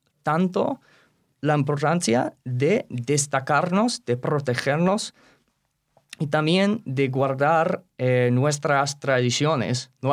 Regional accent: United States; Spanish is a second language; Hemos estado en Estados Unidos para yo creo que 5 generaciones. Y vinimos de Rusia.

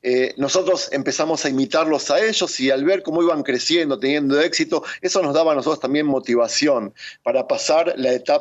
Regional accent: Argentina; now in Israel; nosotros venimos sin idioma, venimos sin hebreo, sin inglés, por supuesto. Yo personalmente vine de Argentina

